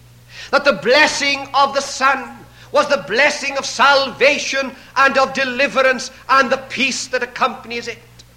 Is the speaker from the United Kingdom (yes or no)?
yes; Llanelli, Wales, United Kingdom; I was preaching in a convention in my hometown of Llanelli in South Wales.